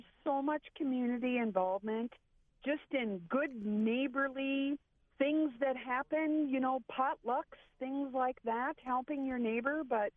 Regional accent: La Crosse, Wisconsin, United States; I'm definitely a river gal. I'm originally from La Crosse, so I have lived in a few river towns right in this upper Mississippi area.

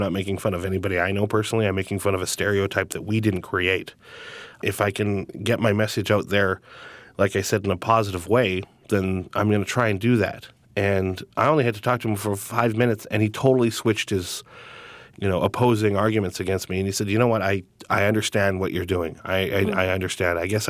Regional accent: Alberta, Canada; I'm Cree from Alberta. I'm part of the Cree tribe. But again, I'm adopted by, you know, white German Scottish parents

